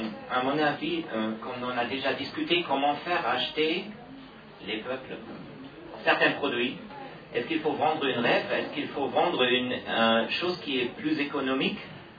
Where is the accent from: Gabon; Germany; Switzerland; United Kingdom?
Germany; Moi, je suis allemand